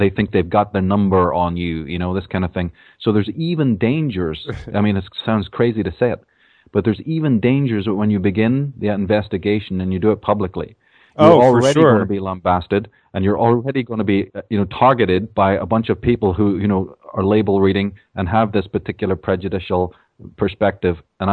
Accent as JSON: {"language": "English", "country": "Ireland", "said": "I'm from Ireland, and I've written on Atlantis, the origins of evil, and astrotheology"}